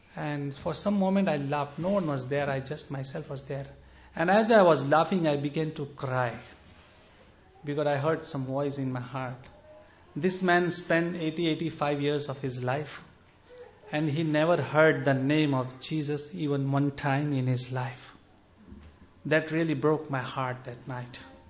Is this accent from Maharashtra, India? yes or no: yes; Mumbai, Maharashtra, India; I am from Mumbai city, Bombay. Previously it used to be called, now it says Mumbai due to political reason. And the state of Maharashtra I am from